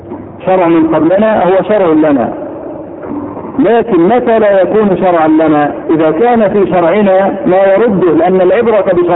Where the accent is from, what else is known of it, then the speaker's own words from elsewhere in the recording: Kafr El Sheikh, Kafr El Sheikh Governorate, Egypt; مسجد الشيخ طلحة عندنا في كفر الشيخ